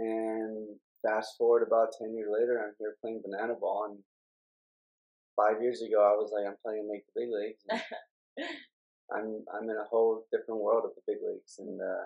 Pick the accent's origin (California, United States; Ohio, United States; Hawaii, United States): Hawaii, United States; Honolulu; So, born and raised in Honolulu, Hawaii. Born an island boy, but not born in the water.